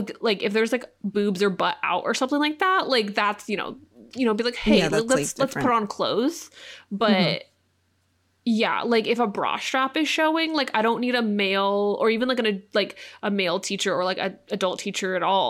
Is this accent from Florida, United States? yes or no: no; California, United States; Thank God we grew up in California.